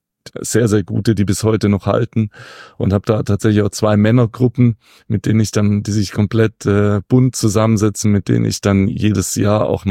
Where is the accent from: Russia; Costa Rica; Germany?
Germany; Lake Constance area; ich mal ein, zwei Tage in die Heimat fahren kann, ich komme aus der Nähe des Bodensees